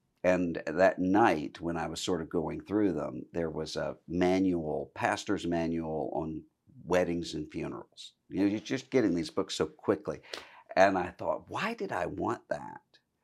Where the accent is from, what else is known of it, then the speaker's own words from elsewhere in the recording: Biloxi, Mississippi, United States; I grew up in Biloxi, Mississippi, in the church that my grandfather had pastored before I was born.